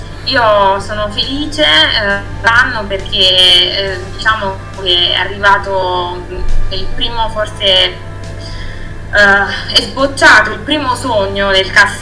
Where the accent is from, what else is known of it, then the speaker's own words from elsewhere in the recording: Santa Croce di Magliano, Molise, Italy; vengo da Santa Croce di Magliano, un piccolo paesino del Molise.